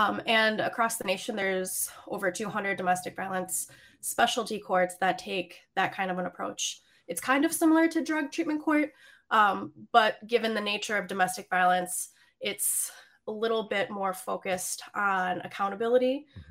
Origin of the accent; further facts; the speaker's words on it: Milwaukee, Wisconsin, United States; Because I'm from Milwaukee, I tend to know more about that area in particular.